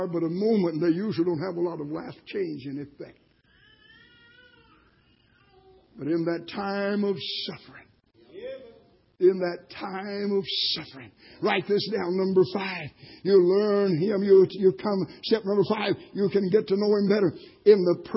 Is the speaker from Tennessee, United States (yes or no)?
yes; Tennessee, United States; You know, I used to pastor in the state of Tennessee. Anybody here from Tennessee? I'm from Tennessee.